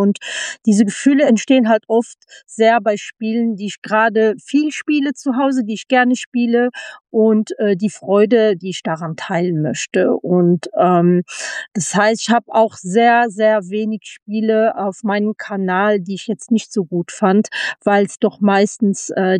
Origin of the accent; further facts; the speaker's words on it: Luxembourg; dadurch, dass wir als Luxemburger so ein bisschen zwischen den zwei Welten leben